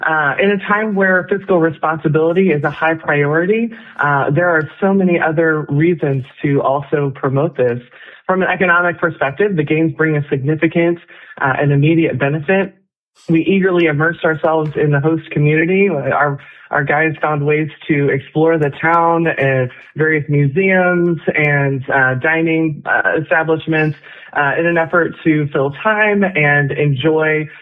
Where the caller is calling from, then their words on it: Eagle River, Alaska, United States; I'm calling in from Eagle River